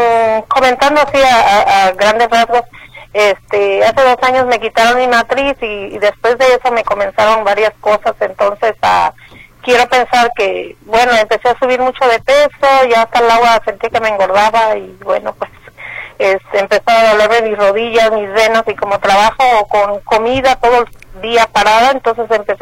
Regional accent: San Luis Potosí, Mexico; now in Dallas, United States; yo estoy aquí en Dallas, Texas, pero soy del estado de San Luis Potosí, de la Huasteca Potosina.

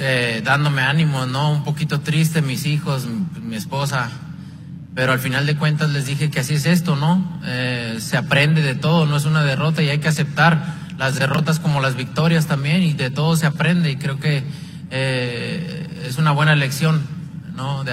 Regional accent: Mexico; Como mexicano me siento muy orgulloso de lo que he logrado, de hasta donde he llegado para representar a mi país.

